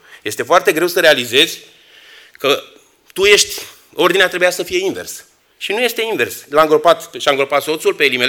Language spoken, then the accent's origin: Romanian; Romania; born there; m-am născut în România, înseamnă că Dumnezeu vreau să trăiesc în România.